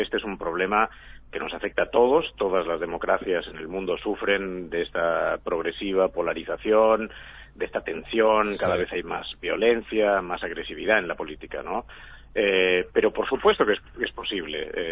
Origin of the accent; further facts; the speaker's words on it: Spain; Yo lo veo, yo vengo de España